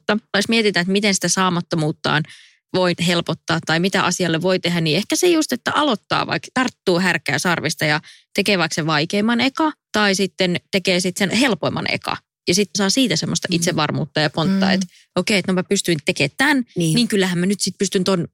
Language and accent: Finnish; Eno, North Karelia, Finland; Mutta sieltä, mistä mä oon kotoisin Enosta, niin sun pitää oikeasti kävellä aika pitkä matka